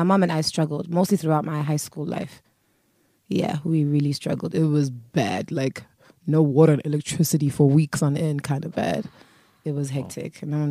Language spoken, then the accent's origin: English; Durban, KwaZulu-Natal, South Africa; also born or lived in Eastern Cape; I grew up in the Eastern Cape. Yeah. And mostly in Durban. But I was born in the Eastern Cape. I lived there until my grandmother passed away. And then I moved to Durban. I think it was 1995 when I moved to Durban, sometime in 1995.